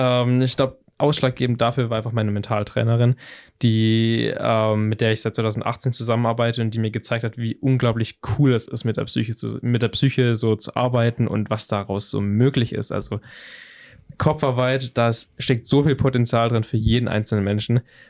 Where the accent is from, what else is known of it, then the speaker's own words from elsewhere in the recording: Pleidelsheim, Baden-Württemberg, Germany; Also bei mir aus dem Ort, wo ich herkomme, aus Pleidelsheim